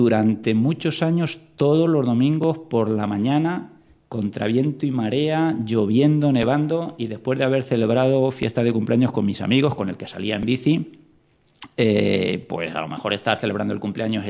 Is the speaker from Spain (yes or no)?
yes; Leganés, Community of Madrid, Spain; somos de San Nicasio, del Instituto San Nicasio, del barrio de San Nicasio, y de Leganés.